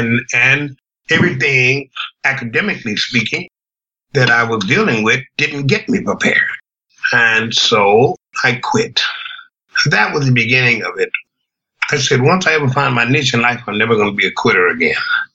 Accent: Mississippi, United States; moved away as an adult; which I was a country boy, I'm from Mississippi

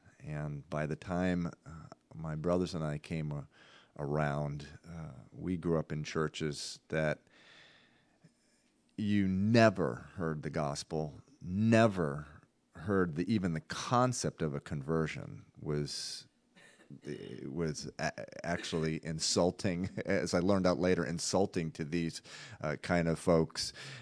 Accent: Massachusetts, United States; I grew up in the Massachusetts area

